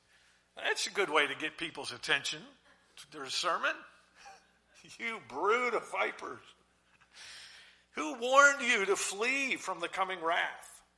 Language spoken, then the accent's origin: English; Pennsylvania, United States; But right now I want to tell you a little story about my hometown. May 31st, 1889 was one more in a series of rainy days on the west slope of the mountains in southwest Pennsylvania.